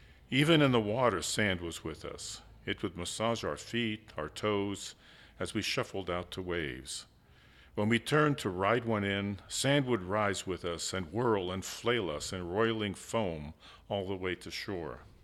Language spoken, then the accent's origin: English; San Francisco, California, United States; I grew up in San Francisco. Our house was just a block and a half from the ocean. So I spent a lot of time at Ocean Beach with my brother and sisters and so forth.